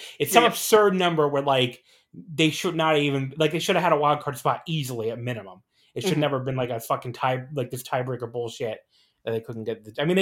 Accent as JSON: {"language": "English", "region": "New Jersey", "country": "United States", "tie": "born or raised there", "said": "I grew up mostly, you know, in the metro area. I mean, I grew up a lot in New Jersey, and New Jersey doesn't have a baseball team."}